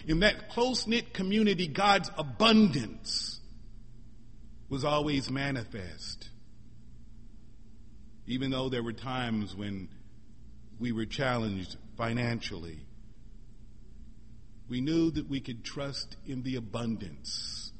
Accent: Missouri, United States; I remember experiencing that abundance as a teenager growing up in Missouri.

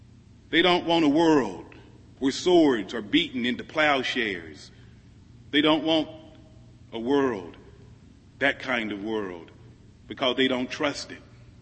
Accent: Missouri, United States; Now, I'm from Missouri, the Bible Belt. When I was growing up, repentance meant certain things.

